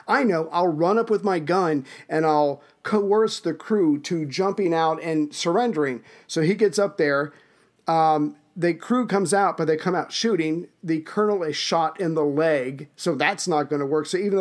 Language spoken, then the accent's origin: English; United States; I'm an American